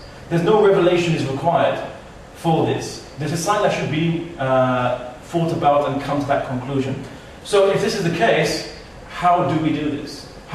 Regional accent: Portugal; yes, I am from Spain and Portugal, but don't say I'm Spanish, I'm Portuguese.

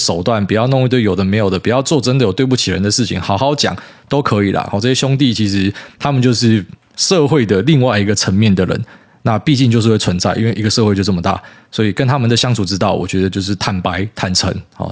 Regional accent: Miaoli County, Taiwan; 因为我们在苗栗长大，这样的人很多

